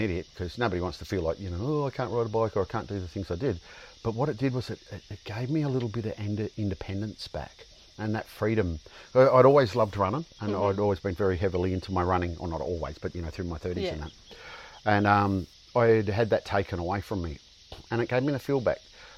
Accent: Australia; So I went back to Canada. I went back as the Australian co-captain with Emma Kajolka.

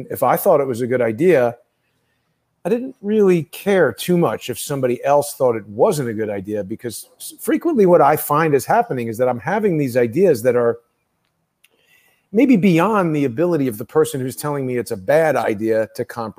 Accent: New York City, New York, United States; And maybe that's from growing up in New York, where this is a big city with a lot of people around.

